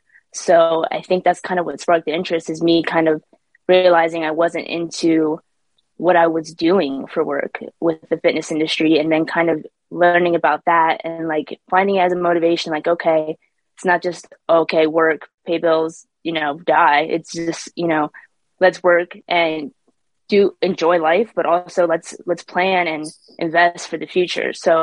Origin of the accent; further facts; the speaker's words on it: Pennsylvania, United States; but I'm from Pennsylvania originally.